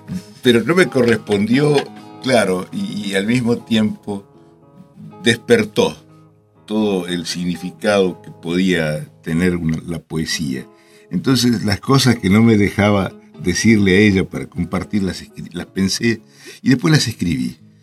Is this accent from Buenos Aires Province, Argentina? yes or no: yes; Banfield, Buenos Aires Province, Argentina; born there; Yo trabajo en la ciudad de La Plata, nací y vivo en Banfield, y todas las mañanas salgo para desde Banfield para La Plata